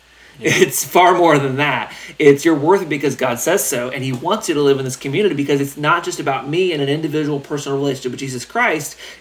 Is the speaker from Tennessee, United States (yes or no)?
yes; Tennessee, United States; It's my Southern background. I'm from Tennessee. Y'all's. We use the y'all.